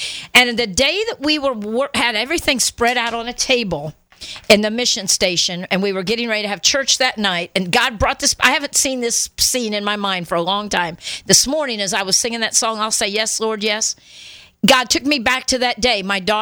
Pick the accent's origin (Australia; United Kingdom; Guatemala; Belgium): Guatemala; moved away; First time I had been back to that country since I grew up in Guatemala.